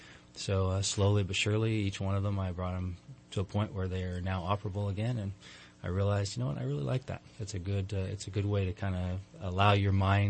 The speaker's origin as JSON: {"language": "English", "town": "Palo Cedro", "region": "California", "country": "United States", "tie": "born or raised there", "said": "growing up in Palo Cedro, knew everybody has to know about guns and."}